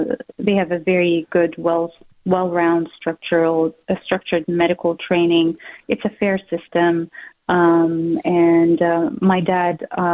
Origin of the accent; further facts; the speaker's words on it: Jordan; English is a second language; moved away as an adult; now in United States; I grew up in Jordan, and I went to school there